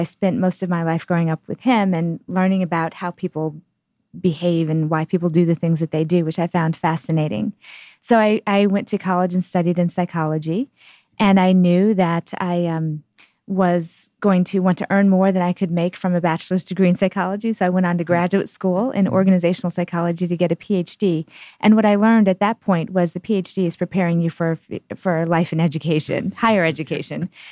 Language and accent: English; Texas, United States; moved away as an adult; also born or lived in California, United States / Michigan, United States; I claim Texas as home. We moved around a lot, but I grew up in Texas and went to school there through high school